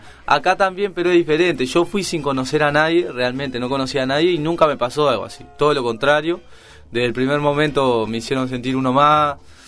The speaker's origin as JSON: {"language": "Spanish", "region": "Montevideo", "country": "Uruguay", "said": "todos los que participábamos de la selección somos de Montevideo, no, pero estamos acá en Montevideo"}